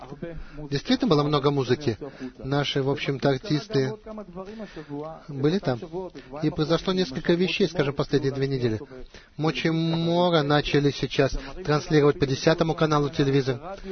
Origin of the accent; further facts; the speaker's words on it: Petah Tikva, Central District, Israel; Я из Петах-Тиквы